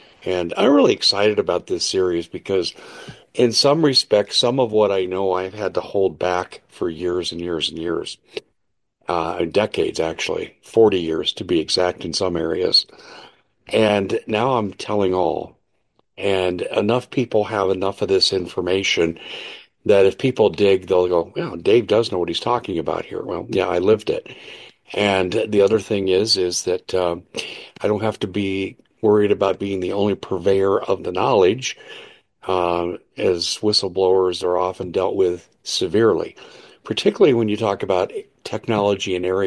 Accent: Denver, Colorado, United States; when I was a little kid growing up in Denver, Colorado

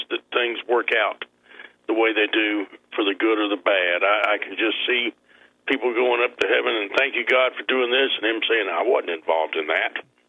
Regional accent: Savannah, Georgia, United States; I'm from Savannah. Telling me you can't eat shellfish is like telling a man in the desert you can't have water.

